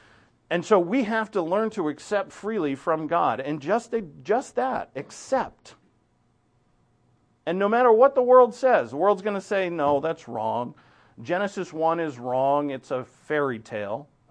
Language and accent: English; Ireland; I say sack of potatoes because we're Irish